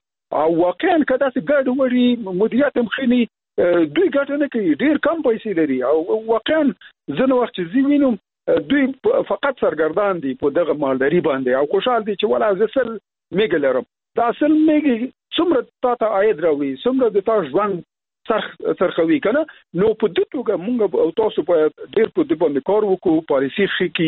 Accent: Logar, Afghanistan; ته باور وکړه زه خپله د لوګر یم، زه لوګر ته چې لاړم

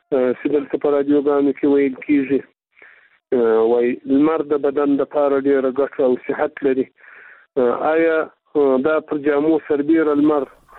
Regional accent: Afghanistan; موږ د افغانستان خلک یو.

